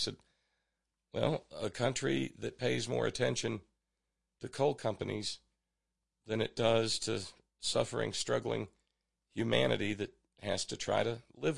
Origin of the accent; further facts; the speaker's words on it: West Virginia, United States; And I told them I was from West Virginia.